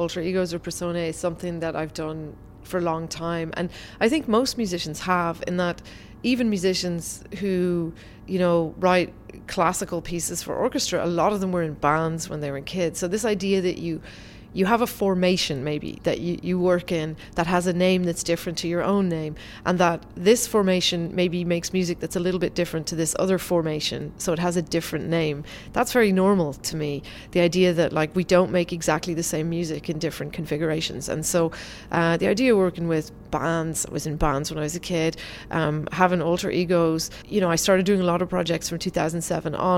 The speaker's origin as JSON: {"language": "English", "country": "Ireland", "said": "really trying to come to terms with my history as an Irish person at a point in time when, you know, the crash had happened."}